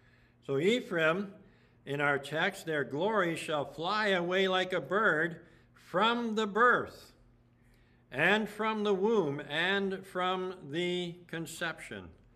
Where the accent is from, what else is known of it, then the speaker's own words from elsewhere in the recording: Canada; I'm a Canadian, and I want to defend Canada.